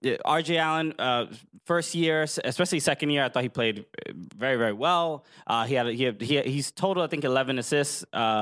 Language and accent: English; Uruguay; I'm from Uruguay.